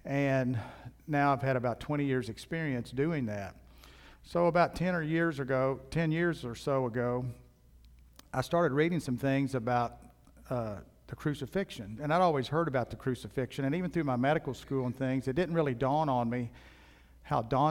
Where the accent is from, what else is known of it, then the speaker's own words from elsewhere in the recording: Kentucky, United States; I grew up in Kentucky. As Corey said, my mom and dad … we all grew up in Kentucky.